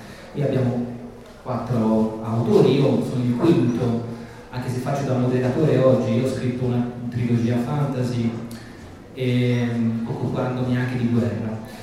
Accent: Florence, Tuscany, Italy; Siamo a Roma, io sono fiorentino.

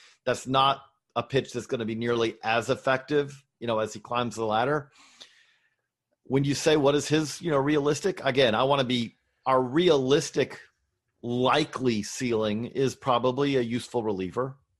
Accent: Georgia, United States; I grew up in Middle Georgia.

